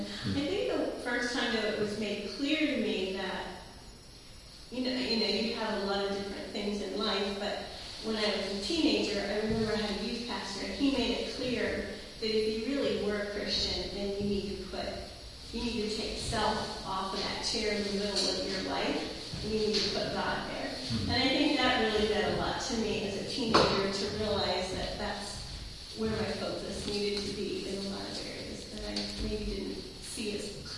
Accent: Findlay, Ohio, United States; Well, I grew up in Findlay, Ohio, which is in the States, of course, and I went to a church with my parents

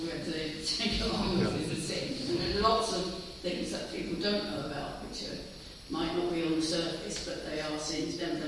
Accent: Enfield, London, United Kingdom; I grew up in North London, a place called Enfield.

